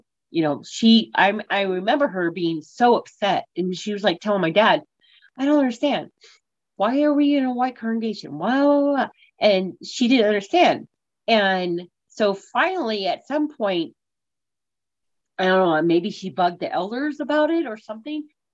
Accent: San Francisco, California, United States; also born or lived in Louisiana; so we came from San Francisco to Louisiana, and there was actually a segregation.

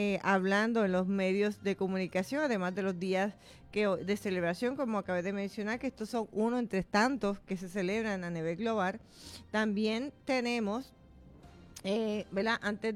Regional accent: Puerto Rico; Tenemos que estar preparados, pero como siempre, somos puertorriqueños.

